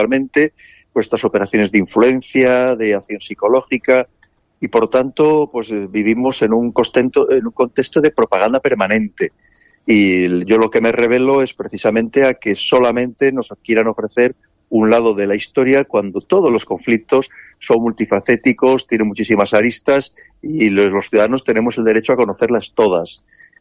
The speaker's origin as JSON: {"language": "Spanish", "country": "Spain", "said": "sobre todo también como españoles nos debe preocupar por encima de todo los intereses de España"}